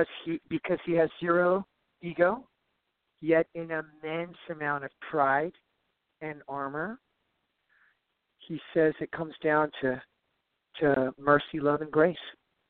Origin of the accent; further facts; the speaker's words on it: Midwest, United States; I'm from the Midwest.